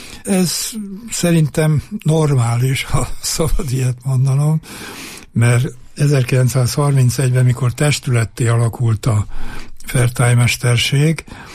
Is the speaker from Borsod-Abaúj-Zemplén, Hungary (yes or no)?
yes; Borsod-Abaúj-Zemplén, Hungary; born there; édesanyám meg Borsod Szirákon tanított, így születtem én véletlenül Borsodon.